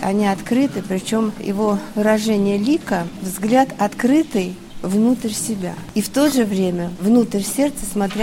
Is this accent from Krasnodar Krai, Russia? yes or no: yes; Krasnodar, Krasnodar Krai, Russia; Из Краснодара, да.